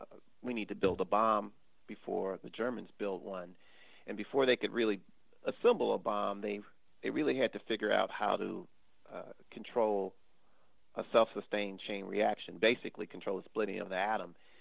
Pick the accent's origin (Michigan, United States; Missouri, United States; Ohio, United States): Missouri, United States; St. Louis; first of all, I grew up in St. Louis, and I didn't know.